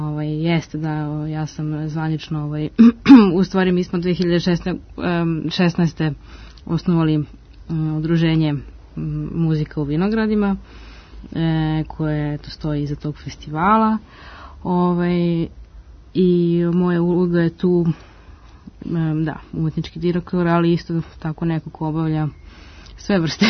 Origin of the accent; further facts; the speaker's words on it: Vršac, Vojvodina, Serbia; ja sam u stvari poreklom iz Vršca i porodica ima vinograd, vinariju